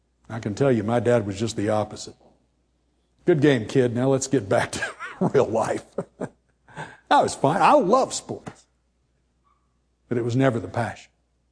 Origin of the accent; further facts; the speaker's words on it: California, United States; I grew up in California. It was not like here. 90 kids in a class.